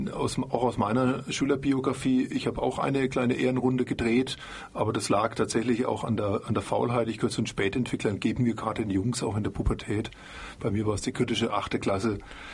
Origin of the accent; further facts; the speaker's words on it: Marktbreit, Bavaria, Germany; Ich bin in Magbreit am Main aufgewachsen und das ist einfach nach wie vor ein wahnsinnig schönes Städtchen und glückliche Kindheit.